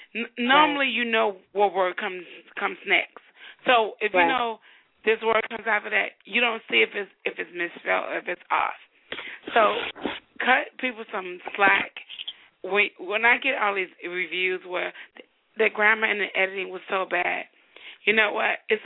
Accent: Chicago, Illinois, United States; I'm from Chicago. People don't talk as light as her.

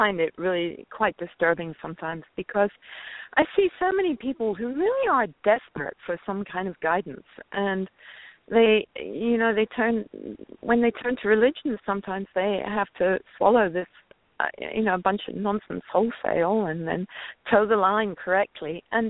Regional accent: Scotland, United Kingdom; born there; when I was born in Scotland just after the war

